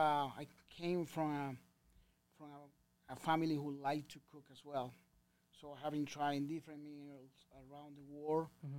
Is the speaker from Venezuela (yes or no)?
yes; Venezuela; now in Canada; Well, I came from Venezuela.